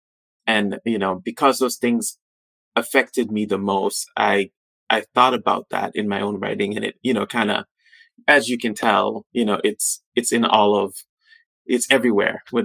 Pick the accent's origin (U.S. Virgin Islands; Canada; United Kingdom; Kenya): U.S. Virgin Islands; St. Thomas; You know, growing up on St. Thomas, you know, it's only, you know, 38 square miles.